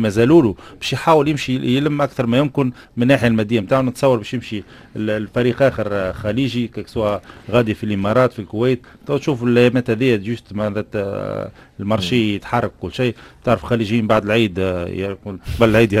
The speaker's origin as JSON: {"language": "Arabic", "country": "Tunisia", "said": "شكون عندنا في تونس؟"}